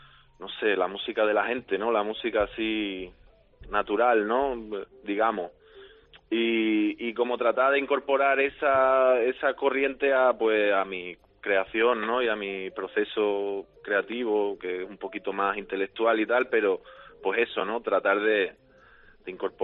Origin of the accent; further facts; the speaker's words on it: Málaga, Andalusia, Spain; also born or lived in Barcelona; now in Basel, Switzerland; Bueno, estuve viviendo en Barcelona 6 años, me fui en 2015 de Málaga, y luego ahora llevo... Este es mi cuarto año en Basilea, en Suiza.